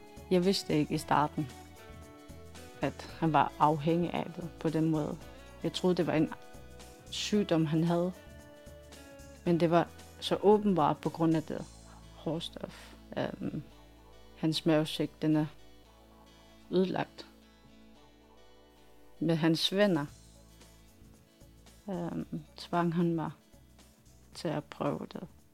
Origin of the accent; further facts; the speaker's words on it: Greenland; Jeg er fra Grønland. Jeg er 25.